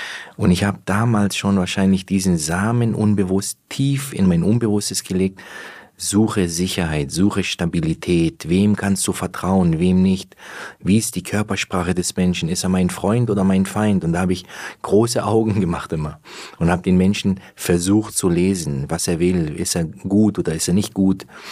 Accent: Antakya, Hatay, Turkey; also born or lived in Aalen; ich bin geboren in Aalen 1976. Mit ein Jahr und ein paar Monaten haben mich meine Eltern nach Antakya, in dem Erdbebengebiet heute, Hatay, da haben sie mich zu meinen Großeltern gebracht.

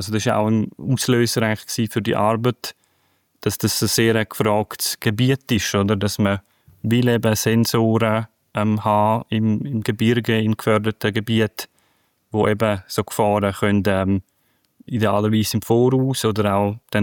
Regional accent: Graubünden, Switzerland; Zum Beispiel bin ich jetzt letztes Wochenende in meiner Heimat gewesen, in Engadin, über den Julierpass.

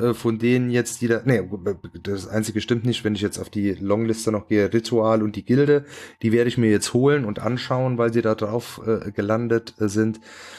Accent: Rhineland-Palatinate, Germany; ich komme aus dem Hunsrück

